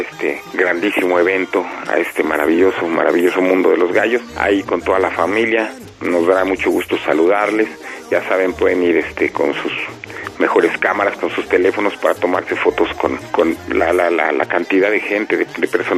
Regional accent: Mexico; que se están creando para defender nuestras tradiciones, nuestro modo de vida, nuestros empleos como mexicanos.

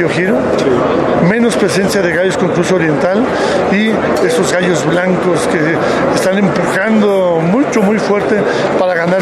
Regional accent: Mexico; Debemos de sentirnos orgullosos como mexicanos, que esto es parte de nuestra identidad.

